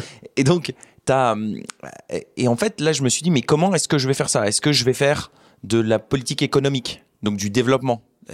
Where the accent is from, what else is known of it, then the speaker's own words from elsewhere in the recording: Beauvais, Hauts-de-France, France; J'ai grandi à Beauvais, tu vois, dans l'Oise. Ma mère est égyptienne, sa famille italienne-libanaise, mon père est français.